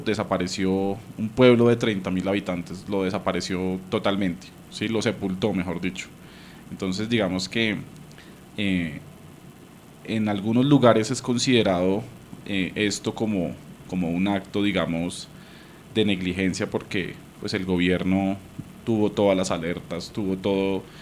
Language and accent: Spanish; Colombia; como colombianos, siempre hemos escuchado que pasó algo en Armero